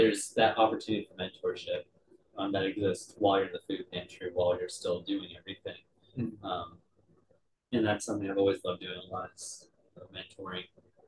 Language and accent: English; Orlando, Florida, United States; I'm from Orlando and I went to undergrad in Gainesville, UF.